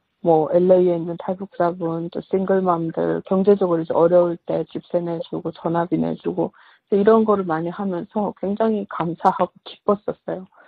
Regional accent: North Korea; now in United States; 내가 북한 사람이라는 거를

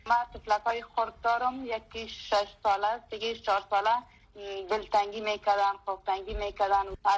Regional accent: Afghanistan; moved away as an adult; now in Virginia, United States; آمدن ما در امریکا تقریبا 5 ماه میشد. مشکلاتی که در افغانستان به ما پیش آمده بود بعد از امریکا آمدیم

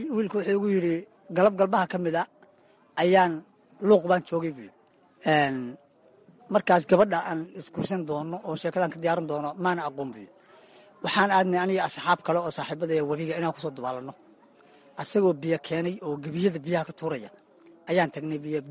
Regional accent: Lower Juba, Somalia; born or raised there; also born or lived in Cawdaq, Galgaduud

